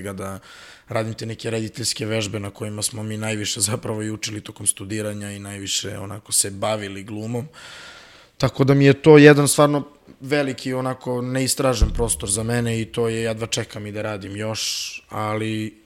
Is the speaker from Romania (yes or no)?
no; Serbia; ja imam sreću da sam odrastao u Srbiji